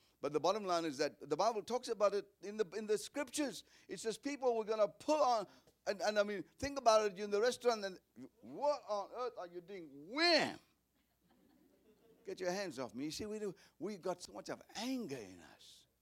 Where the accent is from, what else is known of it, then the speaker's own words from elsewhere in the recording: United States; you know, I'm from America. You know, when they see Americans, they see money.